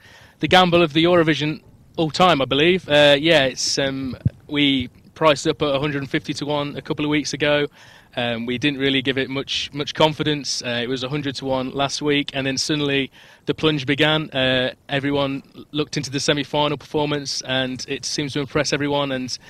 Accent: England, United Kingdom; now in Ireland; as an Englishman in Ireland

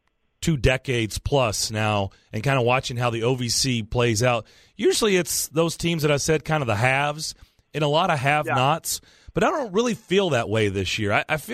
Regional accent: Lexington, Kentucky, United States; I grew up in Lexington, and I've got to be honest, I don't know where Hebron is.

